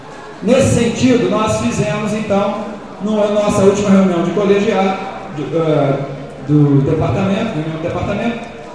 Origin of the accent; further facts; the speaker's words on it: Minas Gerais, Brazil; eu sou mineiro, não sou britânico